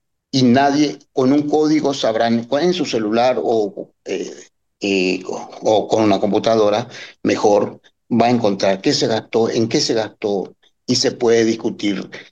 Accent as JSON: {"language": "Spanish", "country": "Paraguay", "lives_now": "Argentina", "said": "yo soy paraguayo, pero a la vez tengo dos hijos argentinos"}